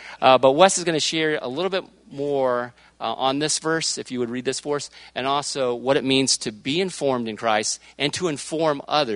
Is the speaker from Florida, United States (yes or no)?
yes; Tampa, Florida, United States; I'm from the Gulf Coast. I'm from Tampa Bay area.